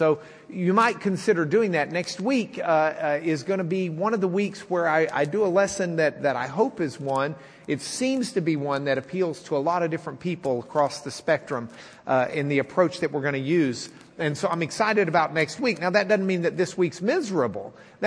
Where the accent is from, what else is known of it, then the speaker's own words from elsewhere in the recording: Lubbock, Texas, United States; And I'm from Lubbock, Texas, and New Mexico is basically a suburb of Lubbock, Texas.